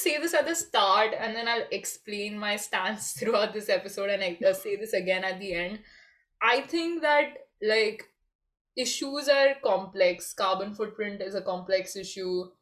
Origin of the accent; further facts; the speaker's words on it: Mumbai, Maharashtra, India; So I was like, I'm from Mumbai, I run this environmental podcast, blah, blah, blah.